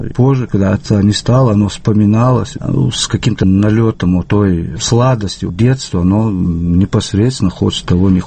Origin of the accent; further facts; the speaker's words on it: Bratskoye, Chechnya, Russia; Я происхождением из села Братское Натерешного района. Весь Натерешный район, он винодельческий. И я не мог себе представить мое родное село без лозняка, без винограда.